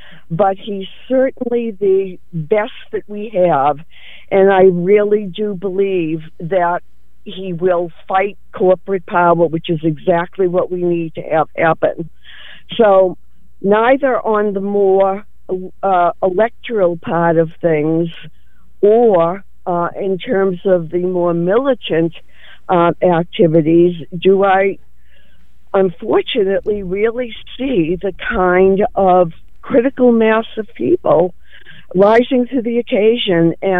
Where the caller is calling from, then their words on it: Massachusetts, United States; Hi, I'm here visiting Portland, but I'm from Massachusetts.